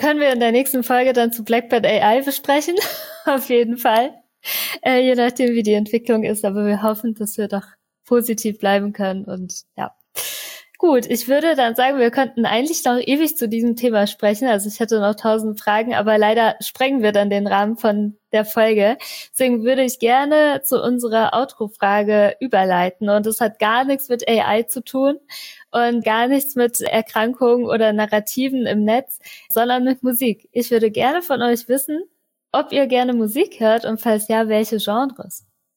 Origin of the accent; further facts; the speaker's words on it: Mainz, Rhineland-Palatinate, Germany; Fastnacht bei uns in Mainz